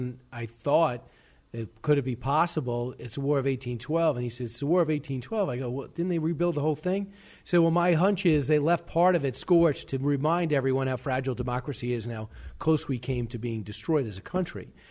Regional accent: Long Island, New York, United States; You know, I'm from Long Island, and you know, George Washington's Secret Six is aspiring. I knew nothing about it, even though I grew up there and went to Long Island University.

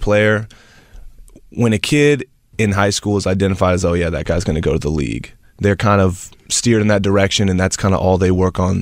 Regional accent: Nashville, Tennessee, United States; moved away as an adult; now in Los Angeles, United States; So my background, I'm originally from Tennessee, Nashville, Tennessee, and in association with sports, I came from the player side of it.

